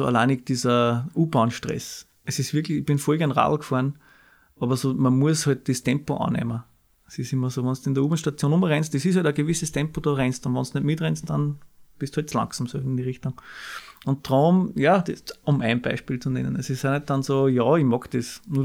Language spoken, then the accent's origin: German; Kirchschlag, Upper Austria, Austria; bei Linz. Richtig, ja.